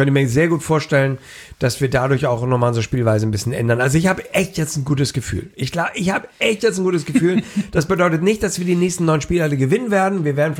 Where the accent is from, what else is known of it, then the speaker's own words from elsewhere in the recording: Hamburg, Germany; wir freuen uns natürlich als Hamburger